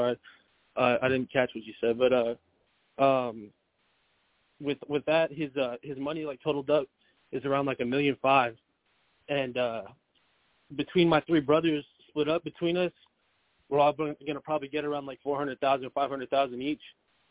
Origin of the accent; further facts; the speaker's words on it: El Paso, Texas, United States; Born and raised in El Paso, Texas. But right now I'm working in Georgia, bro.